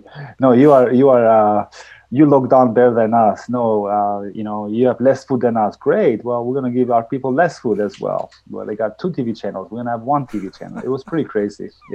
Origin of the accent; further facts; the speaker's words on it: Korçë, Korçë County, Albania; I'm from Korça, Albania, southeast of Albania near Greece, and we had a professional team which was top in the nation.